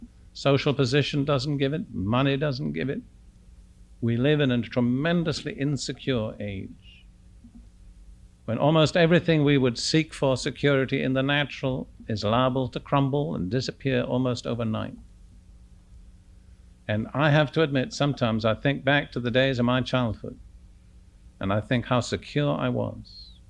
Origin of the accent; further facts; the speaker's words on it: United Kingdom; I grew up in Britain between the two world wars, and Britain was a very secure place in those days. And my family, all being officers in the British Army, had a very secure position.